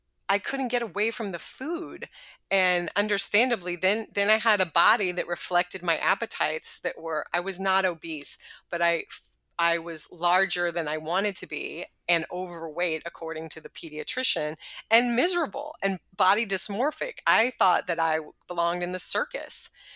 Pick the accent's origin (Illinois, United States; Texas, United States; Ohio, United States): Texas, United States; I think that I'm from Texas and my parents are from the South.